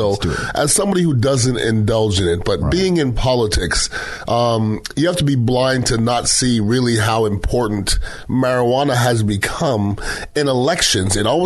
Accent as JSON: {"language": "English", "town": "Montreal", "region": "Quebec", "country": "Canada", "tie": "born or raised there", "said": "I grew up in Montreal, Canada. All my friends used to smoke."}